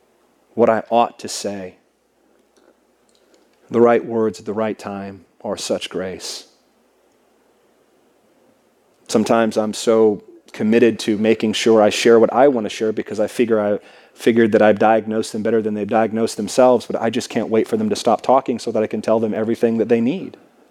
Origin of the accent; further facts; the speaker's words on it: West Coast, United States; Where I come from San Diego up to Seattle, it's not the same.